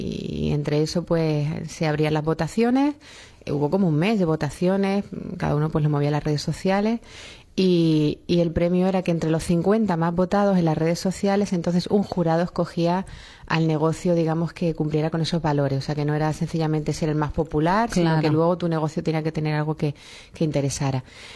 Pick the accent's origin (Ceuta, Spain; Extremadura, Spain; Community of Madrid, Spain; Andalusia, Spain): Community of Madrid, Spain; Madrid; born there; Sí, sí, nací en Madrid.